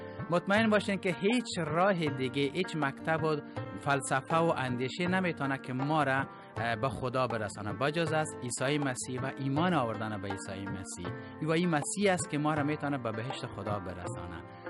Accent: Afghanistan; moved away; گفتم وقتی که از افغانستان آمدم بیرون امرای خانواده

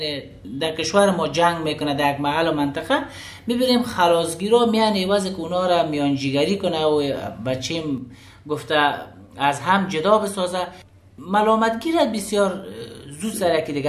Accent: Afghanistan; ما افغان ها چی اگر در این طرف دولت هستیم چی علی دولت می جنگیم.

